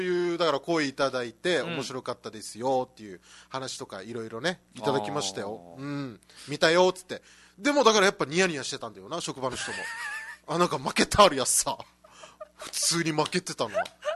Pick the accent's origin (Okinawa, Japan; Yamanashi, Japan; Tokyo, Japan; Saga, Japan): Okinawa, Japan; Yaese; やっぱ僕たちは地元です。地元八重瀬町から来ました。